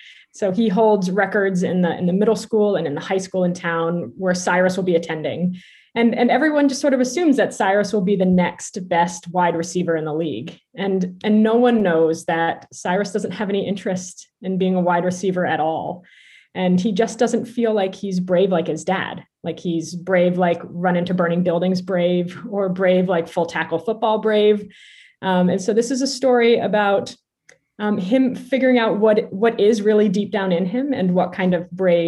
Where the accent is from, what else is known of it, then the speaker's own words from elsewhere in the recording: Vermont, United States; also born or lived in New York City, United States; I was born and raised in Vermont and then spent 12 years living and teaching in Washington Heights, New York City, and have since returned with my young family back to Vermont